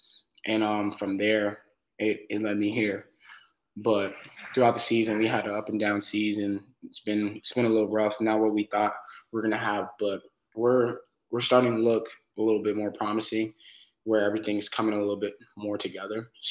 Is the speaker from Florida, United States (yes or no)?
yes; Wellington, Florida, United States; So I'm from Wellington, Florida. I just graduated my senior year at Lake Worth.